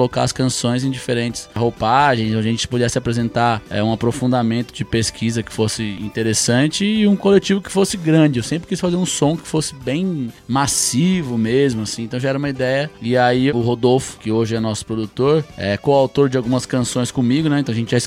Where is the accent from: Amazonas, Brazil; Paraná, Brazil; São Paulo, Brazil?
São Paulo, Brazil; Guaratinguetá; eu sou do Vale do Paraíba, de Guaratinguetá, e eu tinha uma banda lá